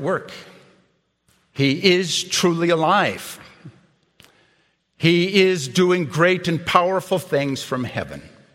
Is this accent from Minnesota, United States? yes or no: yes; Edgerton, Minnesota, United States; I went to Dort College in northwest Iowa, which was an hour south from my hometown of Edgerton, Minnesota.